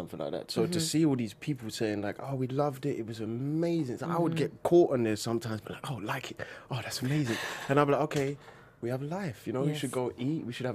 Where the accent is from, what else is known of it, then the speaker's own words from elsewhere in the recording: England, United Kingdom; Clearly you can tell I'm from England.